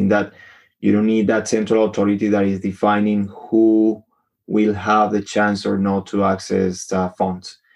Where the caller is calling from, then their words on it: Dublin, Leinster, Ireland; So I'm in Dublin, Ireland at the moment.